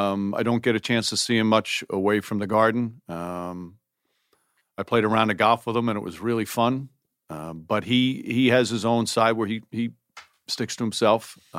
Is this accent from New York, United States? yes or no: yes; New York, United States; as a Knick fan growing up and as a New Yorker, it's still one of the great New York experiences.